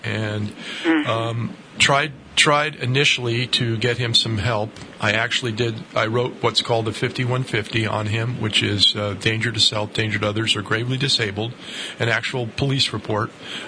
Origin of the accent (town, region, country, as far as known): East Coast, United States; born or raised there